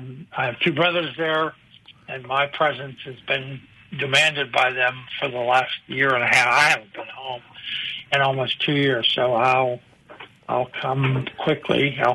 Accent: Pittsburgh, Pennsylvania, United States; also born or lived in Philadelphia; I might remind you that I lived in Philadelphia for 10 years after being born and raised in Pittsburgh.

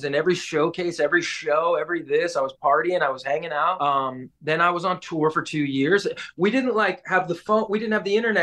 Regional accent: Brooklyn, New York, United States; I'm actually from Brooklyn. I was born there.

